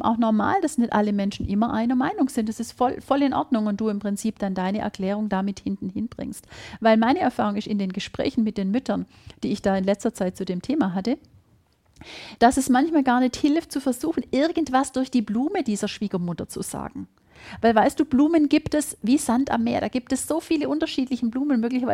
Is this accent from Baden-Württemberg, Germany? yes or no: yes; Baden-Württemberg, Germany; accent: Swabian; du hörst an meiner Sprache, ich komme aus dem Schwabenland